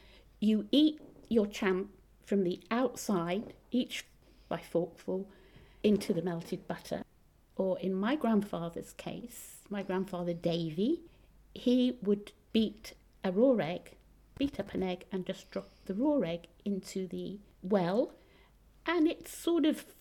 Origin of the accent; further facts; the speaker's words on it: Northern Ireland, United Kingdom; I was born on the island of Ireland in the north, so I'm technically British, but my heart is Irish.